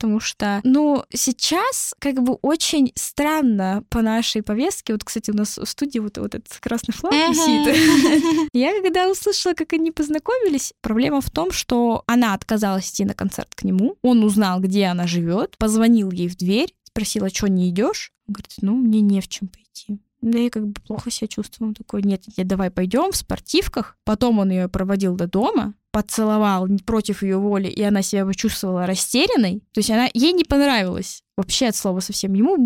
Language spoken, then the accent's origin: Russian; Tobolsk, Tyumen Oblast, Russia; допустим, я из Тобольска, и там был такой